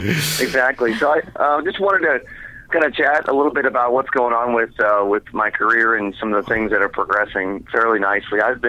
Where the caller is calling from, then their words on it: New York, United States; I'm calling you from New York.